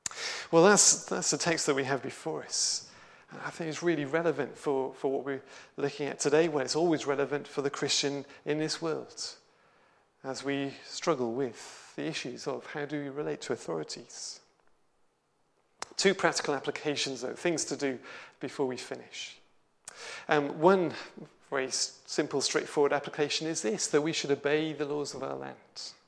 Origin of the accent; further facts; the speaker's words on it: United Kingdom; we've got a democracy where we as British citizens have the ability to be able to, freedom and ability to campaign, to challenge.